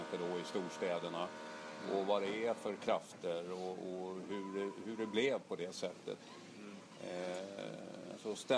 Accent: Kalmar, Kalmar County, Sweden; born there; ni vet ju att jag är född i Kalmar. Så jag har ett favoritlag i kroppen och det är Kalmar AIK där min far spelade och vi växte upp och allt det där. Nej, men jag är uppväxt i Djurgården.

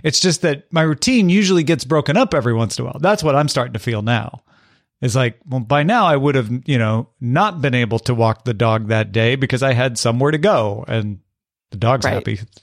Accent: East Coast, United States; We're from the East Coast looking at the weird Oklahomans and Floridans.

